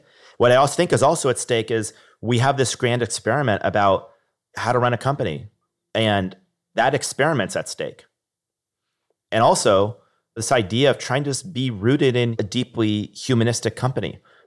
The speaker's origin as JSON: {"language": "English", "town": "Niskayuna", "region": "New York", "country": "United States", "tie": "born or raised there", "said": "I remember growing up in Niskanen, New York. The only entrepreneur I met was Bob from Bob's Pizza."}